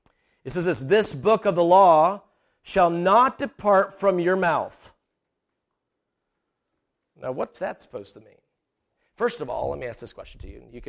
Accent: South Carolina, United States; I'm from South Carolina. South Carolina is a southern state, okay? And we don't get a lot of snow.

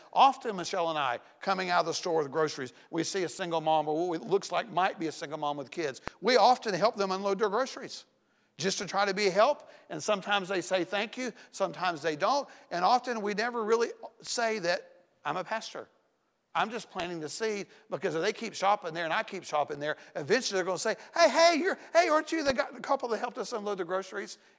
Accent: Tennessee, United States; And I always say, well, I'm from Tennessee.

